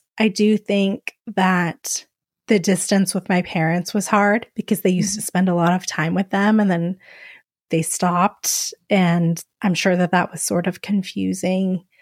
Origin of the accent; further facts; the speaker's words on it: Arizona, United States; Because I grew up in Arizona, there's not a large African American or Black population here.